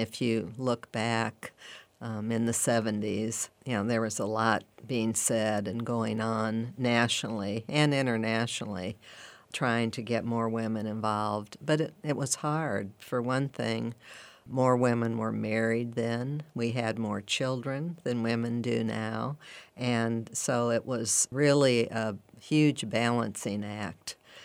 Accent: Springfield, Illinois, United States; Growing up in Springfield, I always say that you usually either love politics or hate it, because it's certainly a part of our lives here in Springfield.

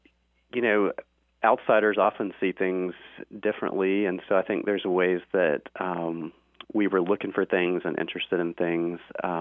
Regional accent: Alabama, United States; also born or lived in Atlanta; Yeah, so I grew up in Alabama on the Gulf Coast and lived most of my life in the South and moved here about 5 years ago from Atlanta, Georgia.

